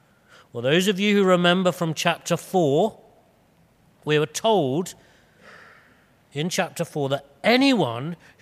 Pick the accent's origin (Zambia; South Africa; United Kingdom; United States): United Kingdom; now in Hong Kong; Many of you know that I am British, I've been here a number of years, but I've had to learn how to be wise and culturally appropriate in Hong Kong.